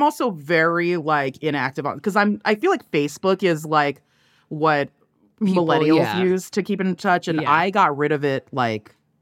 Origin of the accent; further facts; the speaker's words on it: San Gabriel Valley, California, United States; I'm very, very grateful that I grew up in the San Gabriel Valley